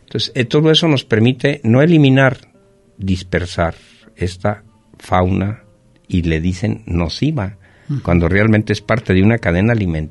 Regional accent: Colotlán, Jalisco, Mexico; somos de Colotlán, porque estamos bien lejos de la ciudad, a 180 kilómetros

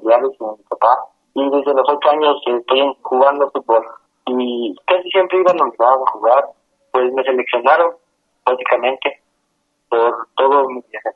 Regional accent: Colotlán, Jalisco, Mexico; como yo soy de aquí de Colotlán

